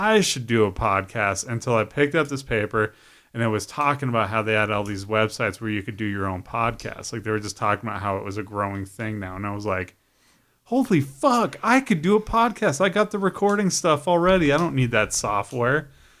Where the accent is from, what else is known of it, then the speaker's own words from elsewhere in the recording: Coos Bay, Oregon, United States; so I grew up in Coos Bay, Oregon, and I would turn on the radio and only at night I could get stuff from like